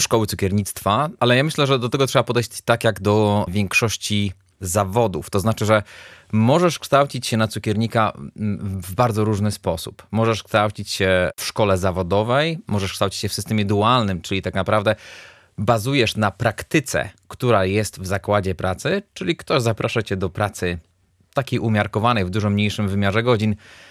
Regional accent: Stargard, West Pomeranian Voivodeship, Poland; to jest moje rodzinne miasto, Stargard pod Szczecinem.

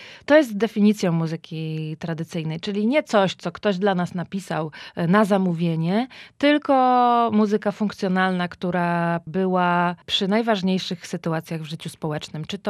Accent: Kartuzy, Pomeranian Voivodeship, Poland; No jestem z Kartuz.

